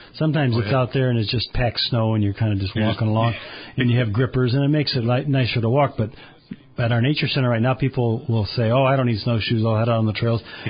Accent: Kalamazoo, Michigan, United States; Yeah, I'm from Kalamazoo, and uh-huh. I remember the National Guard having to come out to open roads at one time.

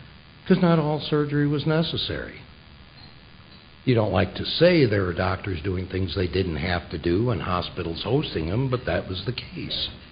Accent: Michigan, United States; also born or lived in Netherlands; Although I grew up in West Michigan, having been born in the Netherlands, this was nearly home.

